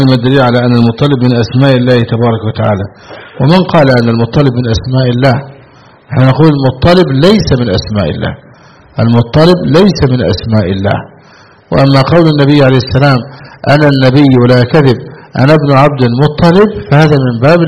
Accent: Egypt; كما في بلدنا مصر مثلا 2.5%، لا مانع

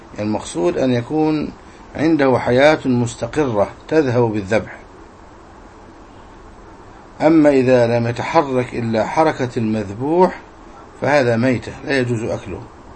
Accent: Egypt; وهذه كلمة عامية منتشرة عندنا في مصر

